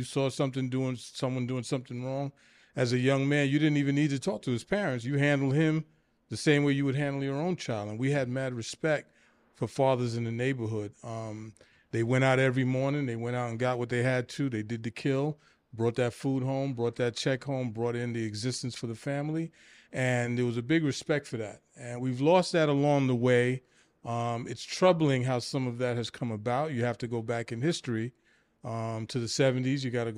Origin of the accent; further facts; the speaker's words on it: Brooklyn, New York, United States; born and bred in Brooklyn, man. 62 years at this point. Kids, grandkids, went to school all through Brooklyn, did politics, family, community. You know, I'm Brooklyn all day.